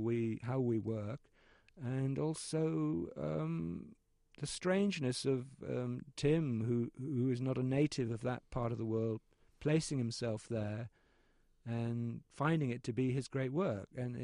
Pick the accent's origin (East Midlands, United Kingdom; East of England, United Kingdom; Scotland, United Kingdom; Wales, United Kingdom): Wales, United Kingdom; also born or lived in Dublin, Ireland; now in London, United Kingdom; I grew up in South Wales. I went to school in Gloucestershire, went to university in Dublin. And then arriving in London